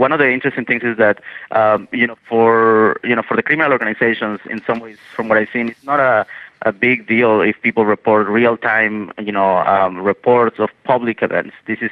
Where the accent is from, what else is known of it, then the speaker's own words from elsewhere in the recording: Mexico; English is a second language; as I'm from Mexico